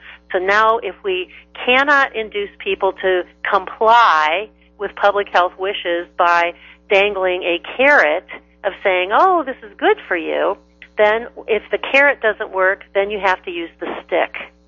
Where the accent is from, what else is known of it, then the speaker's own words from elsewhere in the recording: Cleveland, Ohio, United States; I'm from Cleveland, Ohio, so they work for the Cleveland Clinic or the University Hospital System.